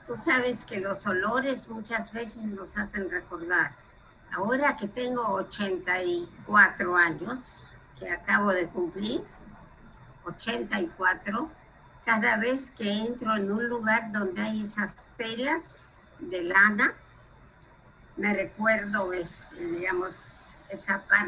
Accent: Warsaw, Masovian Voivodeship, Poland; born there; Spanish is a second language; Yo nací en Varsovia, Polonia, en 1936.

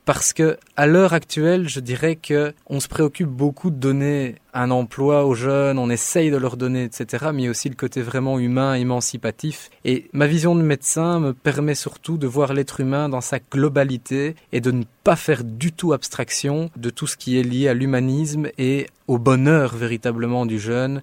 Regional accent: Belgium; qui nous permettent en tant que Belges de faire deux choses

